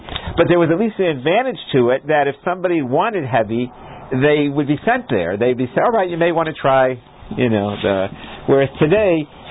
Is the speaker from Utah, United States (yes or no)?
no; Ohio, United States; Where I grew up in Ohio, if a child was went to shul a lot, the conservative Reform would send him over to the Orthodox